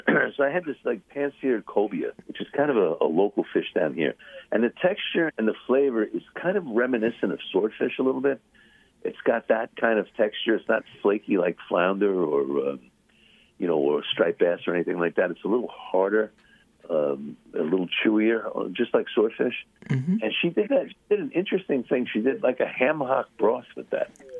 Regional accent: Long Island, New York, United States; so we're from Long Island.

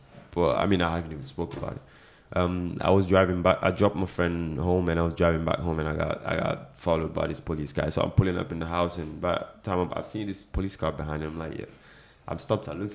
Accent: Senegal; Because she's from Ghana, I'm from Senegal.

